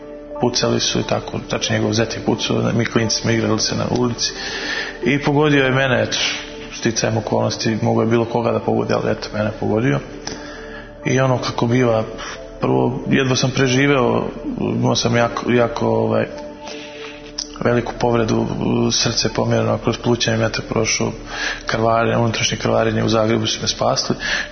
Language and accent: Serbian; Banja Luka, Republika Srpska, Bosnia & Herzegovina; Rođen sam u Banja Luci 9. august 79. gdje sam i živeo u stvari u jednom selu pored Banja Luke. Tu sam živeo sve do 4. jula 89.